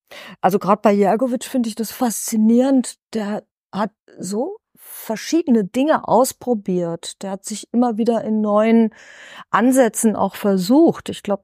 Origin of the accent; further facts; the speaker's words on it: Germany; ich als Deutsche, die Serbisch oder Kroatisch konnte, also in dem Fall überwiegend Kroatisch